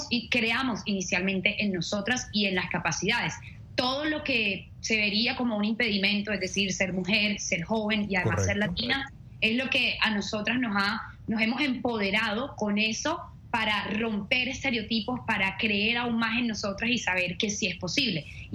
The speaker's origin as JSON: {"language": "Spanish", "country": "Colombia", "tie": "born or raised there", "said": "Sí, somos latinas. Tengo 23 años de Colombia, nacida y criada en Colombia."}